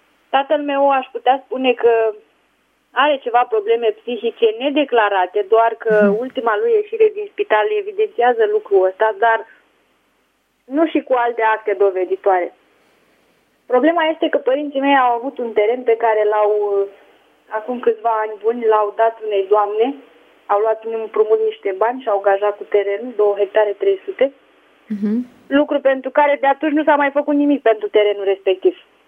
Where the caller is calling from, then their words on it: Craiova, Dolj, Romania; Sunt de la Craiova, vă deranjez?